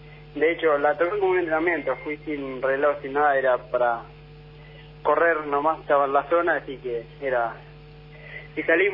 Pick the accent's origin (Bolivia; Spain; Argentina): Argentina; Huanglén, Buenos Aires; now in Puan, Argentina; Nativo guanguilense, pero ya me estoy acá en Puan hace 3 años, así que soy de Puan, pero mi corazón todavía está en guanguilense.